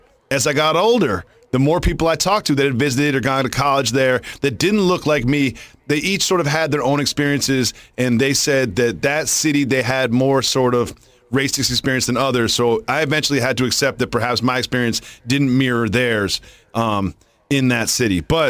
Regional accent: Amherst, Massachusetts, United States; I mean, I would say I grew up in Amherst, Massachusetts, but my dad lived in Cambridge

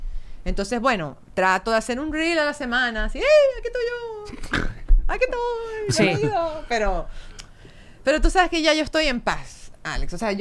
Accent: Maracaibo, Zulia, Venezuela; Acuérdate que yo soy maracucha, yo tengo un buen entrenamiento.

